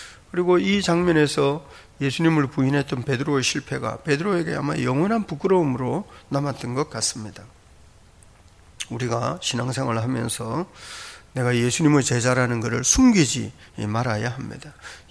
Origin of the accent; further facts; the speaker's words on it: Gyeongsang, South Korea; accent: Gyeongsang dialect; 제가 경상도 사투리 제 말투에서 지울 수 없는 것처럼 누구나 제 말을 들으면 아 저거는 경상도 사투리다 이러는 것처럼